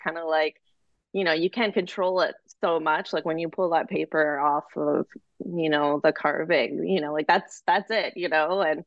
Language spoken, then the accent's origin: English; Richmond, British Columbia, Canada; I'm going to do the full life story. I was born and raised in Canada.